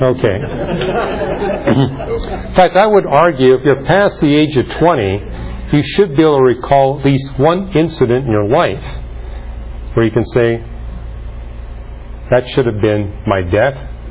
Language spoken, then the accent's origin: English; Canada; now in United States; I was from Canada